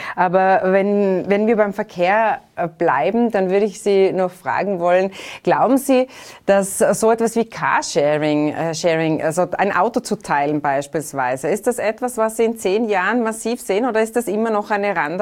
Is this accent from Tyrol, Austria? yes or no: yes; Tyrol, Austria; Da sind wir Tiroler sehr geplagt vom Transitverkehr.